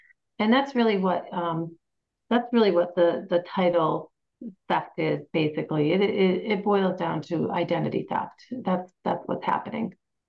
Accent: Hinsdale, Massachusetts, United States; Tearingham, Stockbridge, not West Stockbridge, but Stockbridge, Washington, I think I said Hinsdale, that's my hometown.

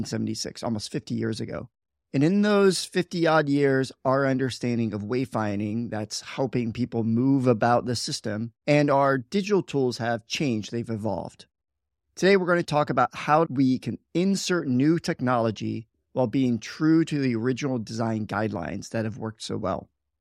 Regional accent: New York, United States; As a New Yorker, you know, we love the subway. As New Yorkers, oftentimes we're very local and we think that ours is the best.

